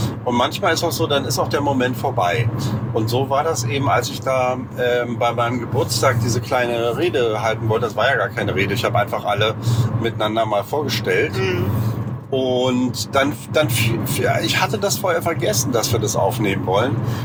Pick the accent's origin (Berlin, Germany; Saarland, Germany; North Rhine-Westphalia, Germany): Berlin, Germany; ich bin ja eigentlich Berliner